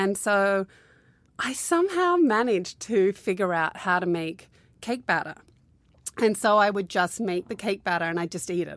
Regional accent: Sydney, New South Wales, Australia; also born or lived in Newcastle / Canberra / Western Australia; I kind of grew up all around Australia. I was born in Newcastle, which is like 2 hours north of Sydney. And then we moved to Canberra. And then we went to the West Coast for 4 years. Yeah. And then back to Sydney.

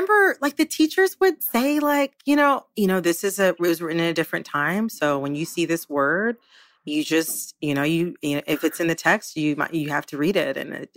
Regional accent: Farmington Hills, Michigan, United States; Oh, from Farmington Hills.

